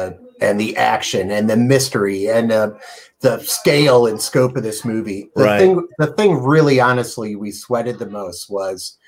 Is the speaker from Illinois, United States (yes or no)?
yes; Illinois, United States; And I grew up outside of Chicago, but I always felt that Scooby-Doo took place in Southern California.